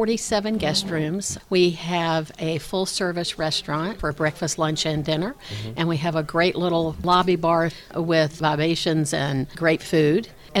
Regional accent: Roanoke, Virginia, United States; I understand Roanoke. That's my hometown. I commute every day to Blacksburg and love

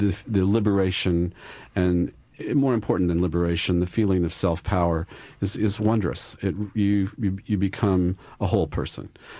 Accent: Kansas, United States; I grew up in Kansas. I'm a Midwest boy.

